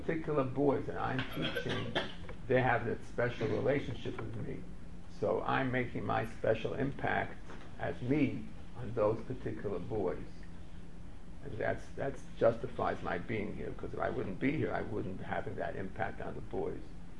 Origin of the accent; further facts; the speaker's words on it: New York City, New York, United States; All the kids who went, and I grew up in the Bronx, they went to Bronx Science.